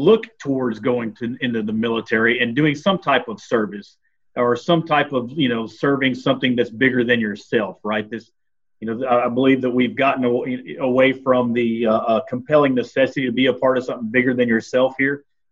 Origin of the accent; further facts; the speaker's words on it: Groesbeck, Texas, United States; there was actually a documentary about where I grew up, and it's in Groesbeck, Texas, where we had 3,500 people, but a $10 million football field.